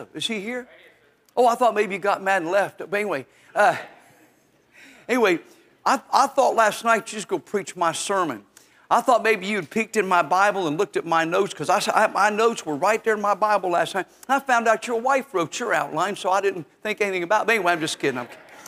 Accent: Tennessee, United States; And I'm from Tennessee, so to talk fast is an effort on my part, all right?

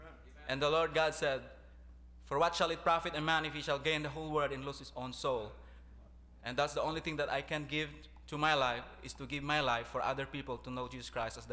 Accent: Philippines; I'm from the Philippines. … I was born in a Catholic family

